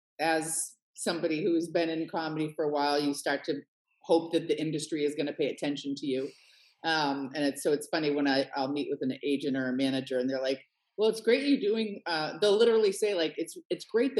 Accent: Milton, Massachusetts, United States; also born or lived in Quincy; Well, so I grew up, I'm from originally from Boston, a little bit right outside of Boston. I grew up in Milton, Massachusetts, till I was about 13. My parents got divorced with me, my mother, my sister moved to Quincy.

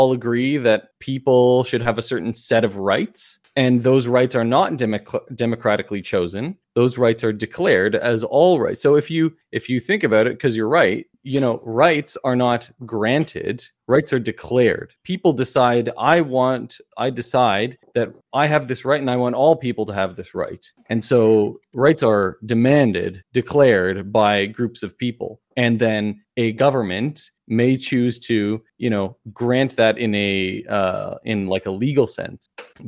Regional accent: Canada; And I'm Canadian, right?

